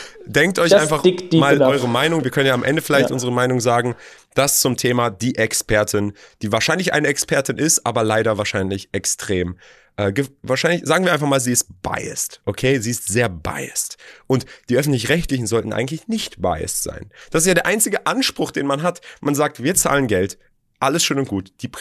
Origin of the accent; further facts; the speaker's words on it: Berlin, Germany; Okay, ich bin auch in Berlin geboren, aufgewachsen, alles gut.